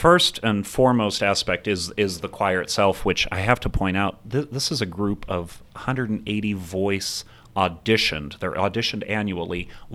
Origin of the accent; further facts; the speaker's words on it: Pittsburgh, Pennsylvania, United States; maybe I'd love to be back in Pittsburgh, my hometown, one day, and be the head of the School of Music at my alma mater, Carnegie Mellon.